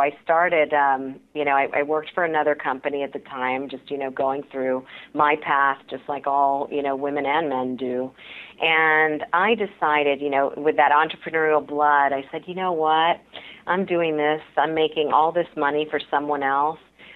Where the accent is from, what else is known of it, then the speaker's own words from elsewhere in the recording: Mount Vernon, Virginia, United States; So I'm a first-generation Indian American. My father happened to meditate daily. We grew up in Mount Vernon, which is outside of Alexandria. It's where George Washington's home is.